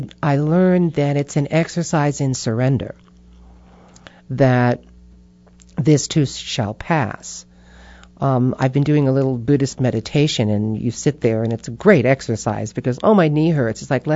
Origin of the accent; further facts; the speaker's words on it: New York, United States; come on, I'm from New York, okay?